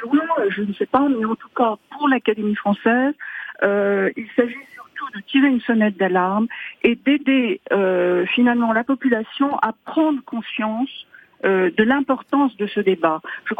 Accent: France

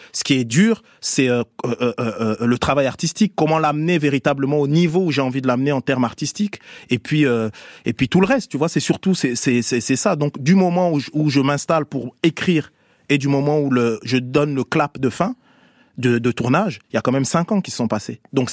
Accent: Strasbourg, Grand Est, France; Moi, j'ai grandi à Strasbourg, d'accord?

